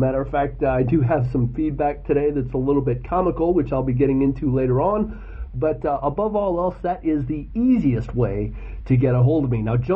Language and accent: English; United States; I'm American, sorry, so we have hard S's.